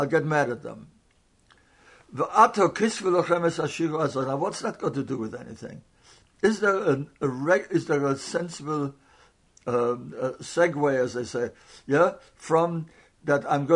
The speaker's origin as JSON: {"language": "English", "town": "Frankfurt", "region": "Hesse", "country": "Germany", "said": "you know, I come from Frankfurt. I'm not much of a chosid in upbringing or in the yeshivas in which I learned and so on."}